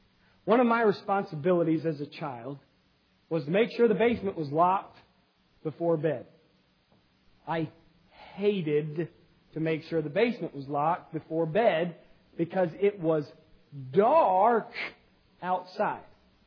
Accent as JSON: {"language": "English", "region": "Virginia", "country": "United States", "tie": "born or raised there", "lives_now": "Charlotte, United States", "said": "When I was little and I grew up in Northern Virginia, we had a basement."}